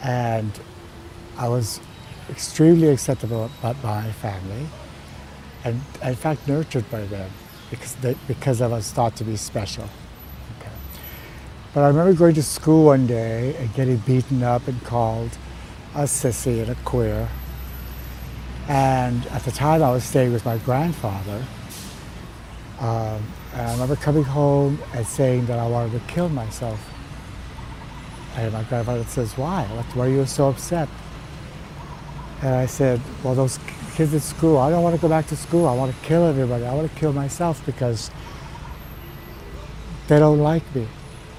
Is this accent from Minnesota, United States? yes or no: no; Hawaii, United States; I'm from here in Hawaii. I was born and raised here on the Windward side, which is at the time that I grew up, which was 66 years ago, was the country. So I grew up in the country of Hawaii.